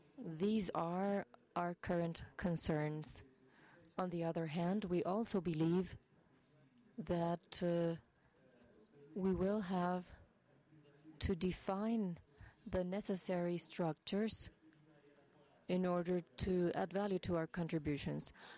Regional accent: Cameroon; from Cameroon.

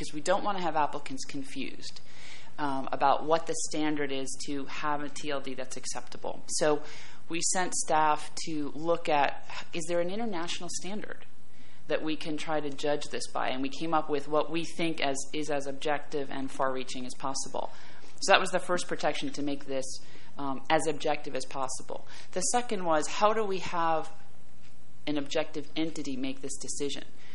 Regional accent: United States; I come from America

